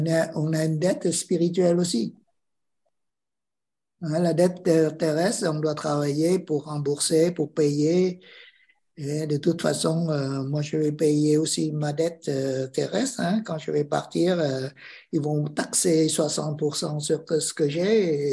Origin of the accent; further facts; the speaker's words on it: Vietnam; now in France; Et pourquoi je suis vietnamien, je vis en France, c'est parce qu'il y a des liens avec la France aussi.